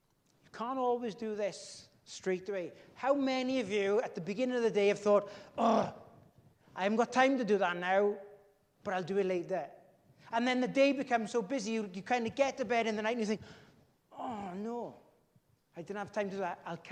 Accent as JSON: {"language": "English", "region": "Wales", "country": "United Kingdom", "said": "You know, I'm from Llanfair Fadre. We didn't go up into the valleys, even though that's where Dad's family were from."}